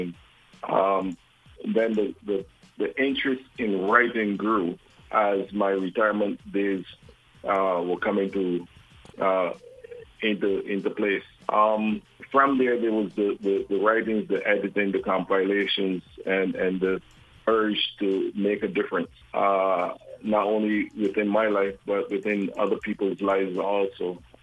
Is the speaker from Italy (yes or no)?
yes; Sicily, Italy; now in New York, United States; Originally, I was from Sunbury, Sicily. Then the house burned when I was around 3 or 4, and we moved to Six Rose. And from Six Rose, migrated to New York, to America.